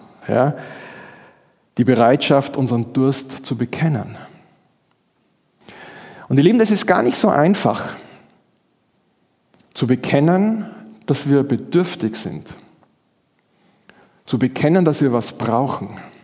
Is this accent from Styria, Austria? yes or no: yes; Graz, Styria, Austria; Bei uns in Graz im Stadtpark gibt es einen ganz tollen Springbrunnen.